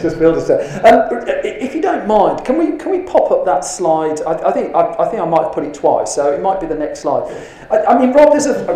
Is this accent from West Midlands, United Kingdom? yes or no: yes; Birmingham, West Midlands, United Kingdom; I'm a Brummie and I'm on a budget